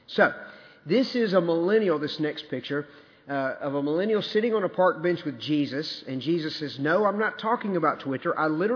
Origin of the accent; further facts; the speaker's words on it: Virginia, United States; I'm not from around here. Beth and I come from Virginia